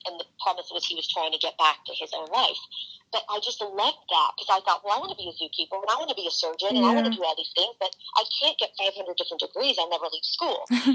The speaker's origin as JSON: {"language": "English", "country": "Poland", "tie": "born or raised there", "said": "I grew up in Poland. I'm Catholic. I'm Roman Catholic."}